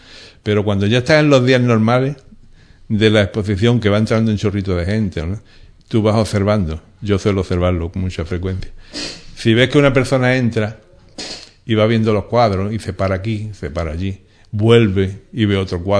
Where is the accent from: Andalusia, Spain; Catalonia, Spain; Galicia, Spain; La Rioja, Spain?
Andalusia, Spain; Ubrique; Pues la temática de la pintura urbana de mi pueblo, que yo nunca, en mi pintura siempre se ve Ubrique.